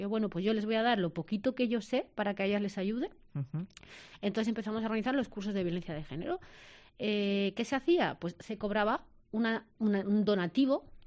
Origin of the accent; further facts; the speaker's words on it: La Vecilla, Castile and León, Spain; Y yo solo me quiero ir a mi pueblo y estar con mi familia.